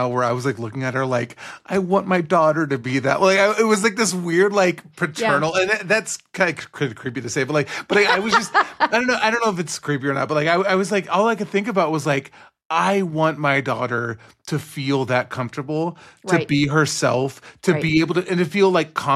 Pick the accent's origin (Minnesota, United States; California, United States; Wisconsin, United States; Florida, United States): California, United States; I'm from the Bay Area, so I was like, in the hometown, girl.